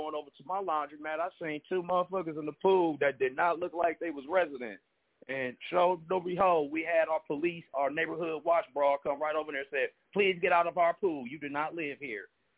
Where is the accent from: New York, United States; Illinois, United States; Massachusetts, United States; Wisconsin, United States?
Wisconsin, United States; Milwaukee; the comedian. I am from Milwaukee, Wisconsin.